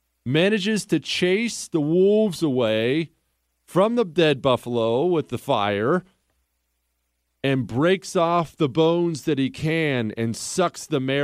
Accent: Bozeman, Montana, United States; To this day, actually, I grew up in Bozeman, Montana.

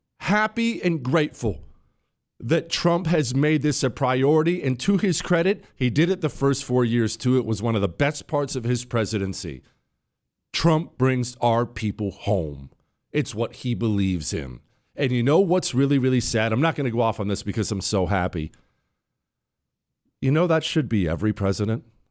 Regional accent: United States; I am an American citizen, and I walk around with an unspoken layer of protection around me

